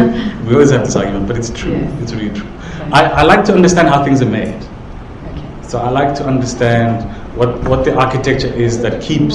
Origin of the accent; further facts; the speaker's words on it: Pitsane, Botswana; And part of my life was spent growing up in Botswana in a rural village called Pitsane.